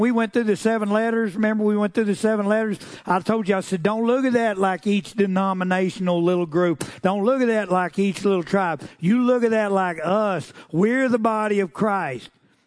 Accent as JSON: {"language": "English", "town": "Muleshoe", "region": "Texas", "country": "United States", "said": "They said, where are you from? I said, Texas. And they said, what town? I said, Muleshoe. It's in West Texas. That's the Texas. There's two Texases. We're in the upper one."}